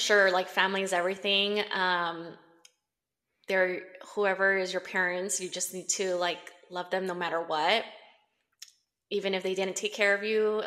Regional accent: Cerritos, California, United States; also born or lived in Huntington Park / Linwood; now in La Palma, United States; I was born in Huntington Park. And lived in Linwood for a few years, and then we moved to Cerritos when they wanted me to start, kindergarten and elementary school.

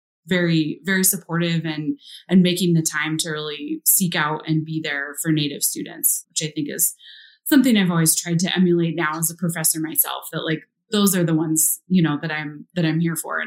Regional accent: Oregon City, Oregon, United States; So I grew up in the Pacific Northwest. I am, as you mentioned in my bio, Turtle Mountain Chippewa descendant.

